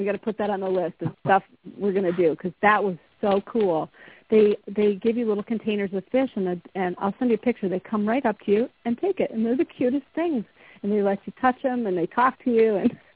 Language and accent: English; Iowa, United States; now in Minnesota, United States; I was raised in Iowa, so going from Iowa to Minnesota was a huge leap for me.